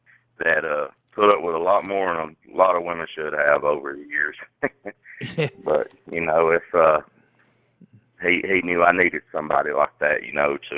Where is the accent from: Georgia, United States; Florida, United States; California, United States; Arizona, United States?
Georgia, United States; Yeah, I'm actually from Georgia.